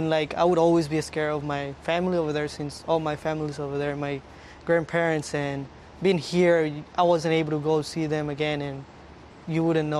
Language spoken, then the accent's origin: English; Colombia; I'm from Colombia, so I also think that, like, the government from my country over there, they didn't really take seriously at first the pandemic